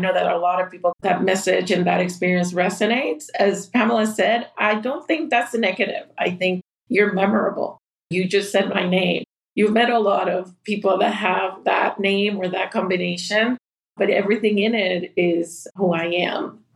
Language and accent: English; Puerto Rico; I was born in Puerto Rico and grew up in a wonderful environment where everything was possible, according to my parents.